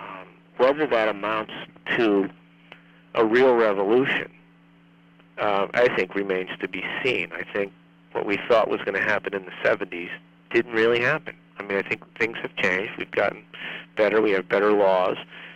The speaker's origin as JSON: {"language": "English", "town": "Schenectady", "region": "New York", "country": "United States", "tie": "born or raised there", "said": "But I grew up in Schenectady, New York, and I go down to visit my family"}